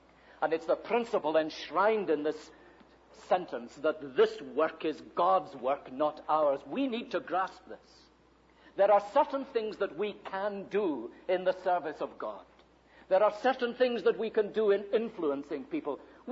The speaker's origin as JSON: {"language": "English", "region": "Scotland", "country": "United Kingdom", "said": "I'm Scottish, and that's a bigger barrier to any Scotsman."}